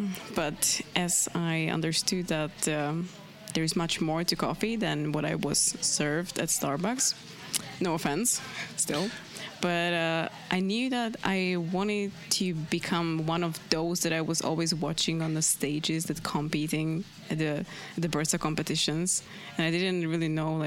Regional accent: Slovakia; now in Prague, Czech Republic; I was studying at the university, where I moved from Slovakia to Prague just to study, you know, technical university.

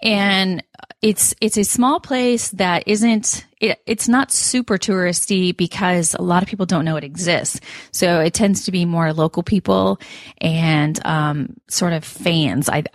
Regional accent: Kansas City, Missouri, United States; I'm from Kansas City, where there's Worlds of Fun. I'm originally from Kansas City, where Worlds of Fun exists.

